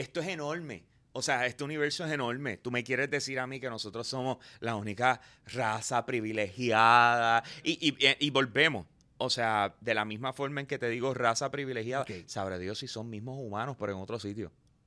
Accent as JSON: {"language": "Spanish", "country": "Puerto Rico", "said": "Yo soy sato, yo soy boricua."}